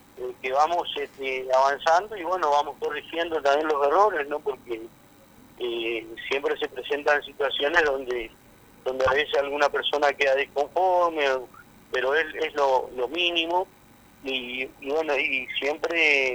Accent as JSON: {"language": "Spanish", "town": "Santo Tomé", "country": "Argentina", "said": "para los que somos acá de Santo Tomé, era la única radio del pueblo en nuestra época"}